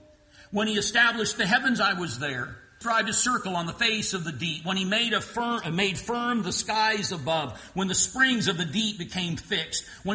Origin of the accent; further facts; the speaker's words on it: Florida, United States; When I grew up in Central Florida